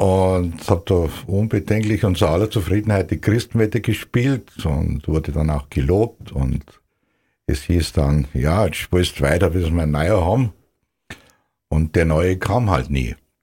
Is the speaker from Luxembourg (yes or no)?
no; Dasing, Bavaria, Germany; Ich bin gebürtig aus Dasing bei Friedberg und war Ministrant.